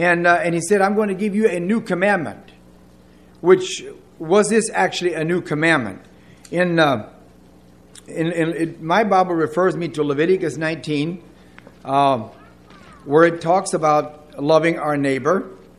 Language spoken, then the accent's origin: English; Pennsylvania, United States; now in Libby, United States; I grew up here in Juniata County. In the fall of 98, we moved to Libby.